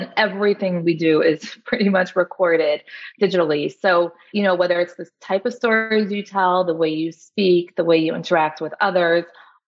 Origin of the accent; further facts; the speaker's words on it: New York, United States; So I grew up in upstate New York for the most part of my childhood and later years.